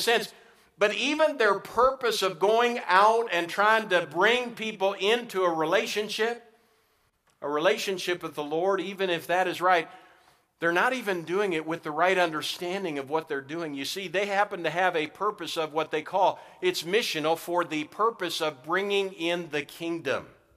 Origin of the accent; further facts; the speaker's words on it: New Ulm, Minnesota, United States; I got saved in such a week when I was a little boy in my church growing up in New Ulm, Minnesota at First Baptist Church.